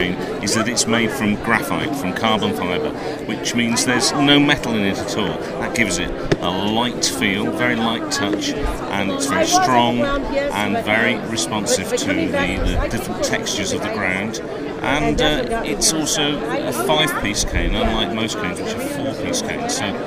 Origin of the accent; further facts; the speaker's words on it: England, United Kingdom; Sorry, I'm from England. We have 0800.